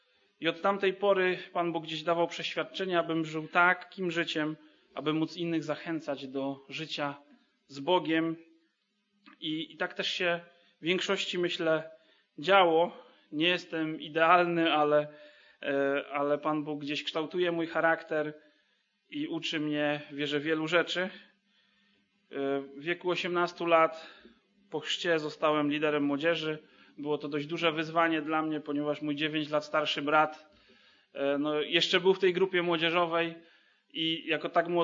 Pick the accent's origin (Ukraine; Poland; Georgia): Poland; Subcarpathian Voivodeship; Wychowałem się już w Bieszczadach i tam wzrastałem w zborze, w rodzinie. Byłem najmłodszym dzieckiem